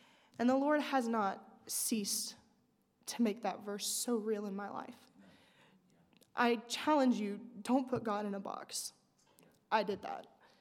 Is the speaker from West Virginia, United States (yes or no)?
yes; West Virginia, United States; I am from West Virginia. And I am a sophomore studying youth ministries.